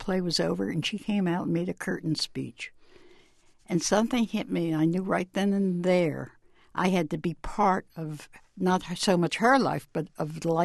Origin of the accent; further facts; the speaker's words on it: Philadelphia, Pennsylvania, United States; My parents took me to theater a lot. I'm from Philadelphia.